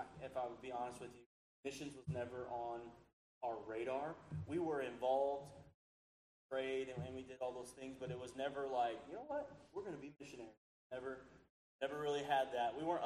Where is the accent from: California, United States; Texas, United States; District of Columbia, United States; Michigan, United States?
Texas, United States